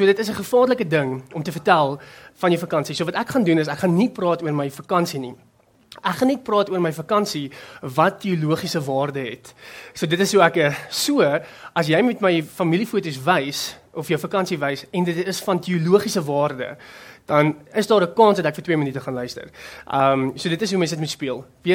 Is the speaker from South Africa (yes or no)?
no; Greece; Afrikaans is a second language; Ek kom van Griekenland af, oorspronkelijk, julle sal het my accent hoor.